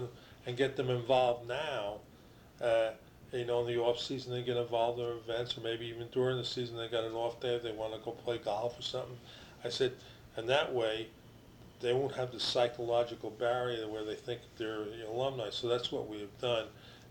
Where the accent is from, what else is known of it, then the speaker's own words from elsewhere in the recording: New Jersey, United States; And he's got a Southern accent, and I'm from Jersey, you know?